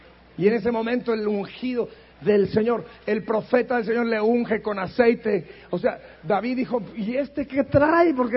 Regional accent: Durango, Mexico; Yo vengo de Durango. ¿Acaso algo bueno puede salir de Durango? Pues sí, yo salí de Durango.

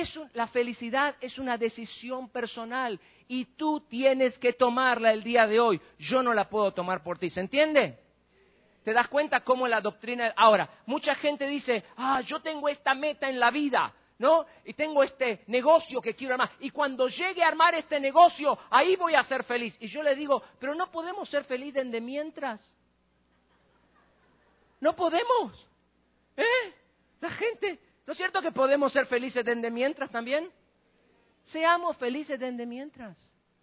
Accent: Argentina; Yo crecí en la República Argentina, en un barrio de clase media baja. ¿No? Éramos una familia de inmigrantes, mi abuelito vino de Ucrania.

